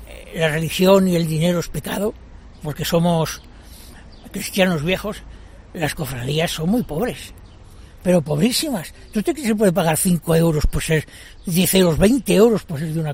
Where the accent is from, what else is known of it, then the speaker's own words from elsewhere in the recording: Castile, Spain; Nosotros somos Castilla, y Castilla tiene un arte completamente diferente al que tiene el sur. Y ese tipo de arte nosotros como castellanos lo estamos rechazando.